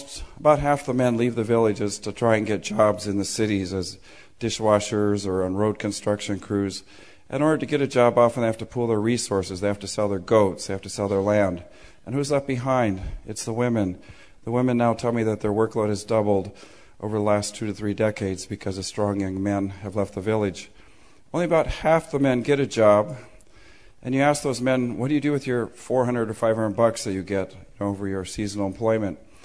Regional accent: Midwest, United States; And I'm from the Midwest, so the best translation I can think of the word chizale is "what the heck."

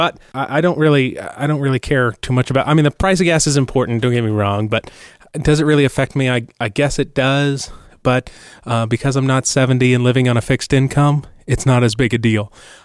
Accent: Boston, Massachusetts, United States; I grew up in Boston, but, so this is really not city at all. This is very country. It's like the Berkshires.

